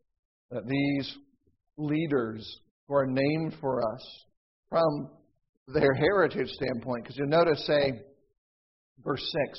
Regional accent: California, United States; And I grew up outside of San Francisco. You think that was different for me versus what you all grew up around?

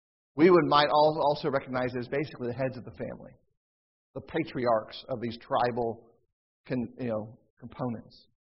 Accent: California, United States; And I grew up outside of San Francisco. You think that was different for me versus what you all grew up around?

